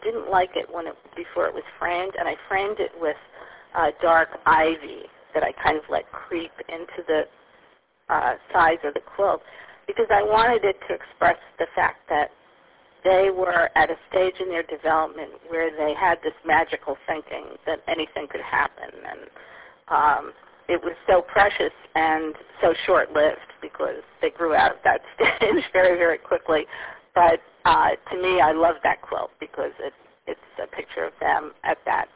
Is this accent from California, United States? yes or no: no; New York, United States; She grew up maybe 5 miles from where I grew up in New York.